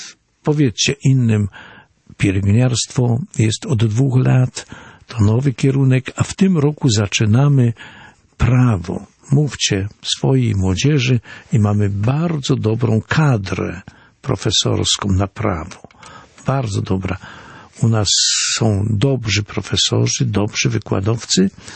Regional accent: Olkusz, Lesser Poland, Poland; W Olkuszu pozdrawiam moje rodzinne miasto serdecznie

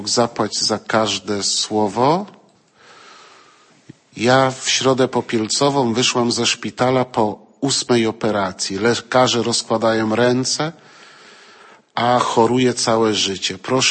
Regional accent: Piła, Greater Poland Voivodeship, Poland; now in Toruń, Poland; Jestem z Piły, mieszkam w Toruniu.

